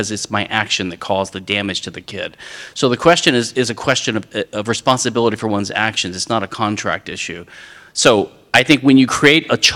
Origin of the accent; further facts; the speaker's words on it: Louisiana, United States; in some countries like France and in my home state of Louisiana is what's called forced heirship